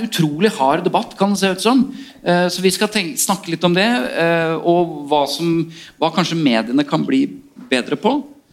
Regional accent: Bergen, Vestland, Norway; Jeg bergenser. Er ikke det liksom, fyller ikke rollen som bergenser en hel kropp og et helt sinn og en hel sjel?

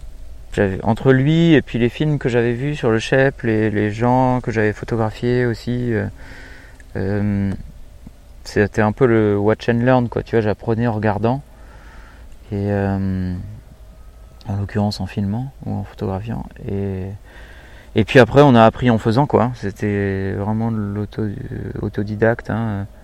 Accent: Montalivet, Nouvelle-Aquitaine, France; now in Basque Country, France; Je suis originaire de Montalivet et ça fait une vingtaine d'années que j'habite dans le Pays Basque.

